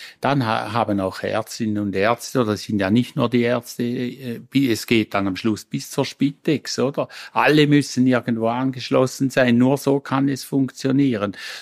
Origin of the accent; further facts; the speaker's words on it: Schaffhausen, Switzerland; wenn ich als Schaffhauser das mache und auf mich nehme